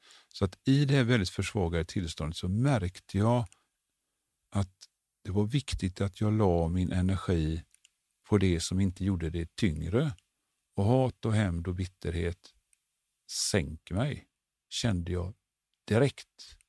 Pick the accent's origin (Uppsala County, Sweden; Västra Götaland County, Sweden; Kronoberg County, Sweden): Västra Götaland County, Sweden; Gothenburg; Och vi alltså, som göteborgare, så är vi så vana vid att man kan alltid söka jobb på bandet.